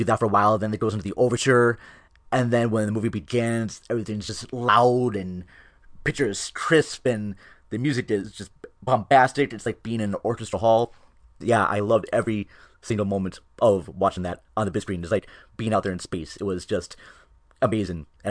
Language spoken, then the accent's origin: English; Minnesota, United States; because I was able to see it in my hometown of Minnesota